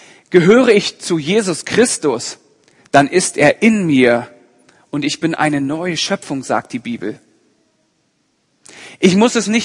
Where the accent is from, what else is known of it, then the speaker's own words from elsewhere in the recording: Berlin, Germany; ich komme gebürtig aus Berlin, man hört es mir nicht mehr ganz an, aber ich bin ein Berliner und von daher fahren meine Familie und ich mindestens einmal im Jahr nach Berlin.